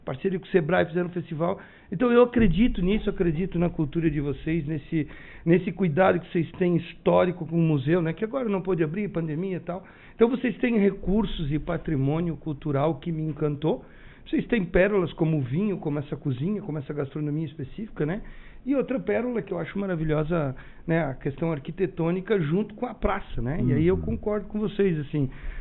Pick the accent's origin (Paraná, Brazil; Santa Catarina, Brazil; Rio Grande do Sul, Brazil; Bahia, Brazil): Santa Catarina, Brazil; Indaial; born there; Eu nasci no Vale de Itajaí, chama Indaial.